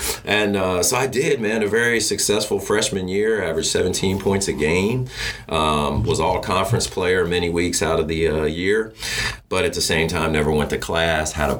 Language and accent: English; Frederick, Maryland, United States; born there; So I was born in Frederick, Maryland, which is about 30 miles north of Washington, D.C. But I moved around a lot.